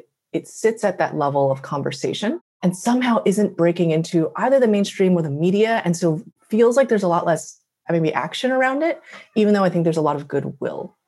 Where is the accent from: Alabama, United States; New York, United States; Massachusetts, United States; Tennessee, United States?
New York, United States; New York City; In New York, I grew up in Flushing, Queens, which is, I'm pretty sure, at some point, if not still, the most diverse city in the country.